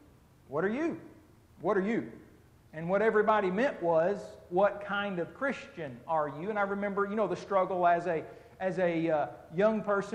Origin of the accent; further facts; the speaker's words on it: Muskogee, Oklahoma, United States; as a kid growing up in Muskogee, Oklahoma, back in the early 80s through the late 80s and early 90s before moving out and in 1994